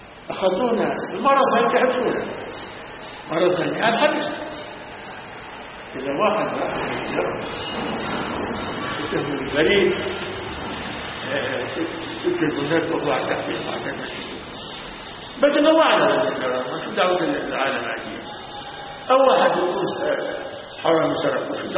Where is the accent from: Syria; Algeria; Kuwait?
Syria; أنا سوري بالعربي